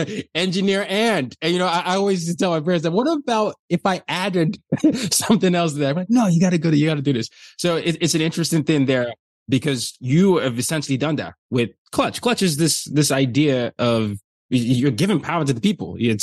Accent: Lagos, Nigeria; now in United States; I'm from Nigeria and Lagos.

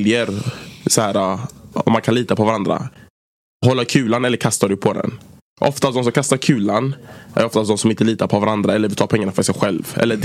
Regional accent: Gothenburg, Västra Götaland County, Sweden; Jag är från Göteborg, ja.

